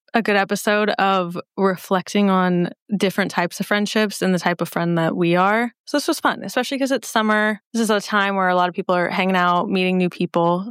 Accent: Omaha, Nebraska, United States; But I think about Omaha, which is my hometown and Kara's hometown, where literally everyone knows everyone.

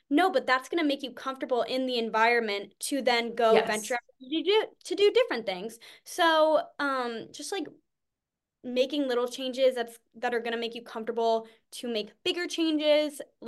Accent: New England, United States; because I'm from New England. Like, I love fall.

